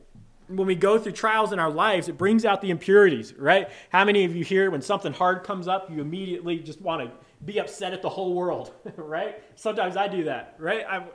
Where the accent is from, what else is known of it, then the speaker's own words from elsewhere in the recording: the South, United States; I grew up in the South, right?